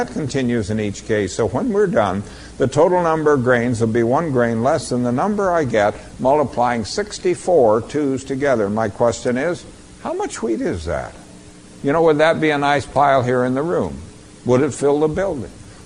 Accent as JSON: {"language": "English", "town": "Boulder", "region": "Colorado", "country": "United States", "tie": "born or raised there", "said": "one of the newspapers in my hometown of Boulder, Colorado"}